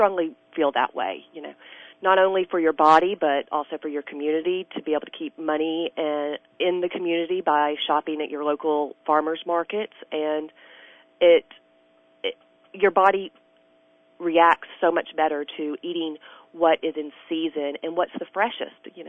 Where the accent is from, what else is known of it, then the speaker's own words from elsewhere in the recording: Louisiana, United States; I grew up in Louisiana with grandparents that farmed and ranched